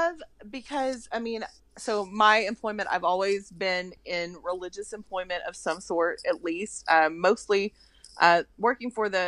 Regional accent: Arkansas, United States; also born or lived in Texas / Connecticut / Arizona; So, born and raised Southern girl. I'm from Southeast Arkansas, middle of nowhere. But went to school in Arkansas.

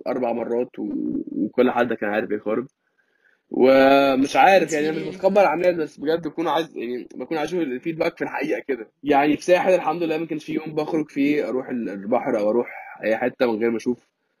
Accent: Egypt; say أنا مصري و I'm proud of it

